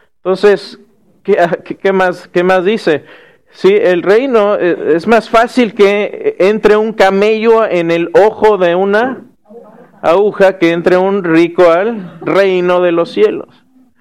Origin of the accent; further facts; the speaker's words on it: Mexico; yo me acuerdo de niño en México y éramos 80 millones.